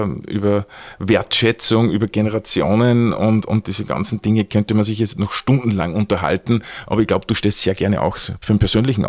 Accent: Austria; die durchaus bekannt sind bei uns in Österreich

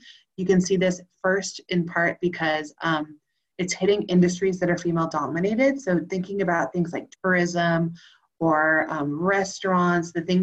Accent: United States; Okay, so I usually like to bring good news because I'm American

